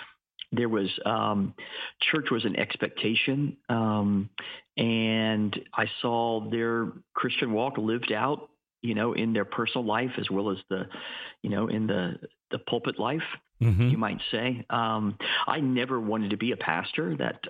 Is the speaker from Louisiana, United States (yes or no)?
no; Lakeland, Florida, United States; also born or lived in Brooksville / Orlando / Kansas / Tampa; So actually, I grew up in Central Florida for the most part. I was born in Brooksville, which is Hernando County, and lived in Orlando, Puerto Rico for a short time. And Lakeland was really my hometown.